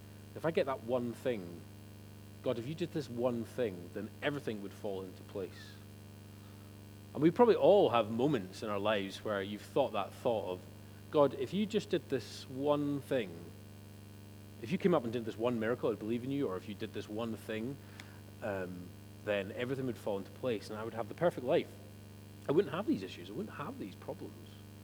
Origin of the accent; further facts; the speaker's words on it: Oban, Scotland, United Kingdom; So I'm from Oban